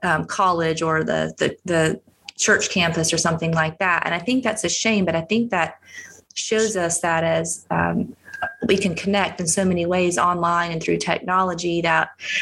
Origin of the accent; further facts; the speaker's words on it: Charlotte, North Carolina, United States; now in Atlanta, United States; I grew up in Charlotte, North Carolina. And while I currently live in Atlanta, would consider myself a Carolina girl. I'm still a Carolina girl at heart.